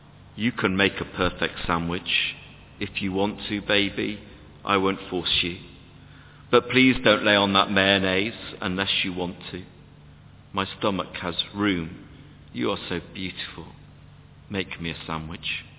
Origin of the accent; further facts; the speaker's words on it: Yorkshire and the Humber, United Kingdom; I'm from Yorkshire. And for being from Yorkshire, look, I just frankly don't do that sort of thing